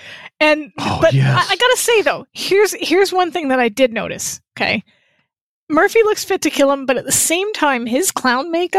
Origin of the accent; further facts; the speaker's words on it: Canada; Now, I mean, as a Canadian, I'm very tempted to think he was talking about our dollar coin, the loony.